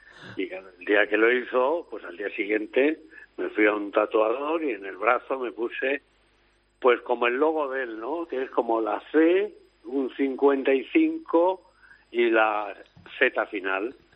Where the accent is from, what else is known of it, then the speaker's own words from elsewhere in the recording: Pozuelo, Spain; en el taller de mi pueblo, en Pozuelo, un mecánico normal no lo hace.